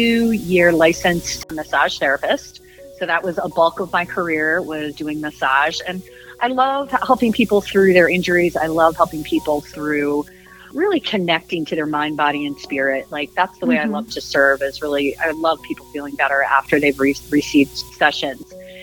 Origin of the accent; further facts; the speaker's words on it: Maryland, United States; accent: East Coast; I grew up in Maryland where they did not pronounce their D's.